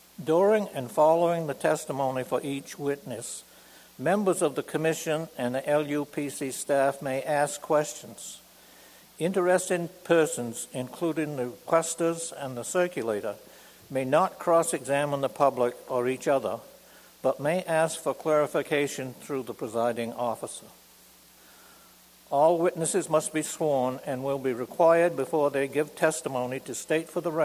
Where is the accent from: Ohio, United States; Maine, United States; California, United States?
Maine, United States; And I'm from Piscataquis County.